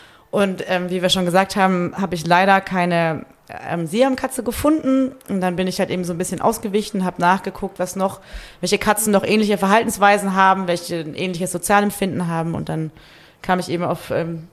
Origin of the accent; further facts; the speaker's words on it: Munich, Bavaria, Germany; Das ist meine Heimatstadt